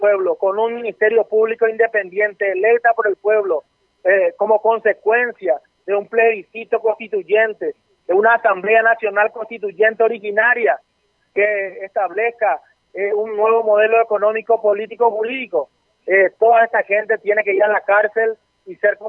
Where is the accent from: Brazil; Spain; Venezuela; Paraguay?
Paraguay; como paraguayo